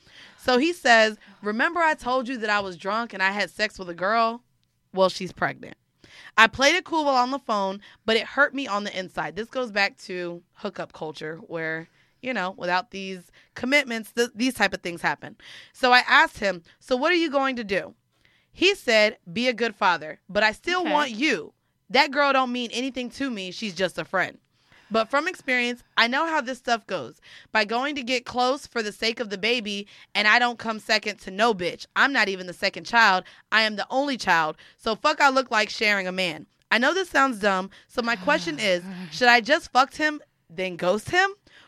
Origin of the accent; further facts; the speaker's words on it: Chicago, Illinois, United States; He's from Detroit and I'm from Chicago.